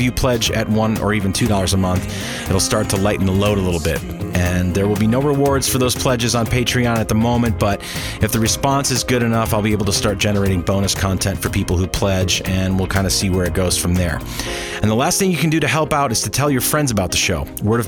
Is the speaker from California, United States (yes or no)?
no; Rochester, New York, United States; at a little place called the Red Creek in my hometown of Rochester, New York.